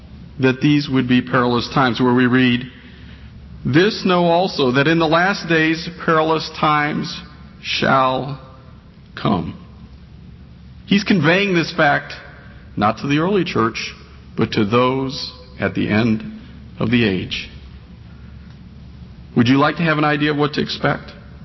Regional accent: Florida, United States; we're from Florida, so we think about hurricanes.

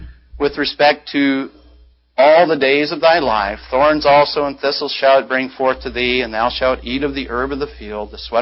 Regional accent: Oregon, United States; I grew up in Oregon, grew up in around the logging industry.

